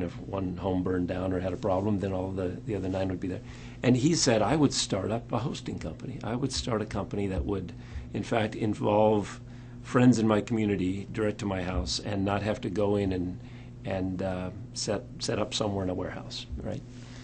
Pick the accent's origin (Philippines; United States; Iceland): Iceland; So I'm from Iceland